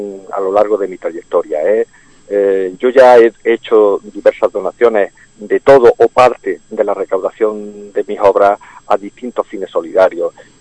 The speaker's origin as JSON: {"language": "Spanish", "town": "Jaén", "region": "Andalusia", "country": "Spain", "said": "somos de Jaén, y entonces en nuestras obras siempre hay alguna referencia a Jaén"}